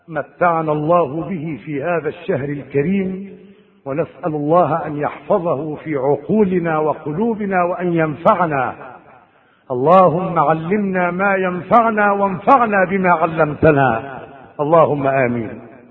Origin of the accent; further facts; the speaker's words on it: Egypt; عندنا في مصر المسيحيين تقول له صلى على النبي يقول لك اللهم صل عليه.